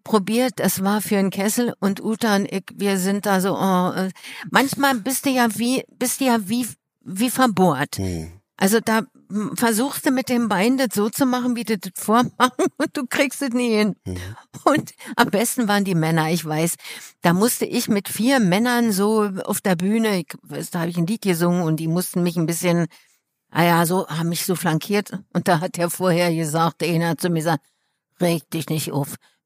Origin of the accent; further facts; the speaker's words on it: East Germany, Germany; ich komme aus dem Osten